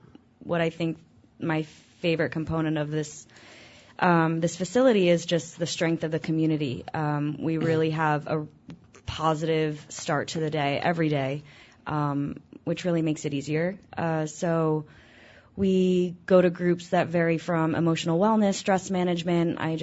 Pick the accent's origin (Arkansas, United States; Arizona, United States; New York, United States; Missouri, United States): New York, United States; I'm actually from New York, so I traveled long and far to get help.